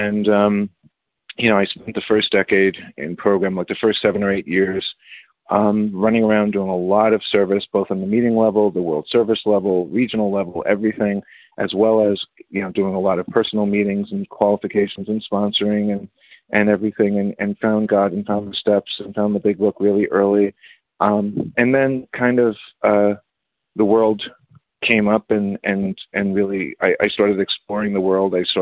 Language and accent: English; New York City, New York, United States; I grew up in the Bronx, and I was bullied, and I was fat, white, and Jewish, and got out of the public school system, went into the religious school system